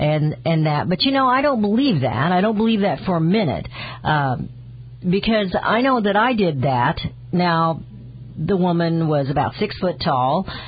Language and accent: English; Kansas City, Missouri, United States; You know, I came from Kansas City and it was kind of like that.